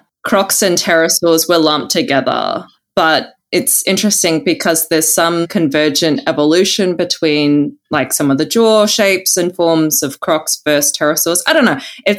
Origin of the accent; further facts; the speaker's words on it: Melbourne, Victoria, Australia; I'm kind of looking forward to going back to Melbourne because I'm from Melbourne originally.